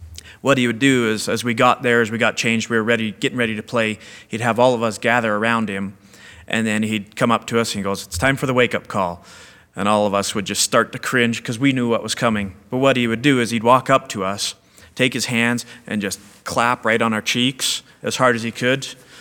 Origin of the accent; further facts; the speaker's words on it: Canada; I grew up in Canada. I grew up on a farm outside a very small town, and being in a small town, I went to a really small school.